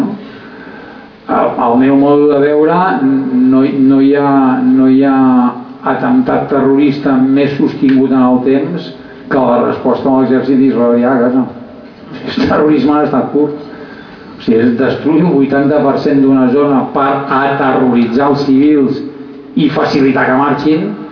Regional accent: Badalona, Catalonia, Spain; La primera relació és que vam néixer a 300 o 400 metres de distància. Som de Badalona.

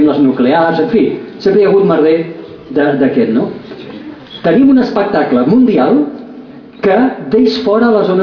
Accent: Tarragona, Catalonia, Spain; Jo sóc de Tarragona i a més tinc casa a Falset, al Priorat.

